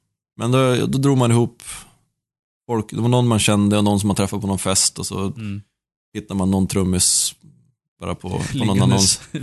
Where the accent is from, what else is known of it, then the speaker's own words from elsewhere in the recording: Skellefteå, Västerbotten County, Sweden; Jag vet inte hur Umeå var när jag växte upp i Skellefteå och började spela musik.